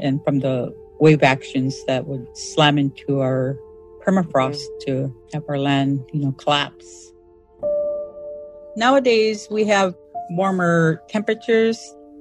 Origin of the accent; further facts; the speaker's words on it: Shishmaref, Alaska, United States; I am a Inupiaq Eskimo. My great-great-grandparents were nomadic. I was born and raised here in Shishmaref, Alaska. Shishmaref is an island on the Bering Sea coast.